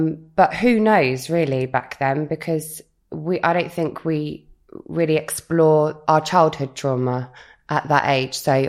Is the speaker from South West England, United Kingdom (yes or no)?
yes; Bournemouth, South West England, United Kingdom; So I'm from Bournemouth originally, yeah, South Coast.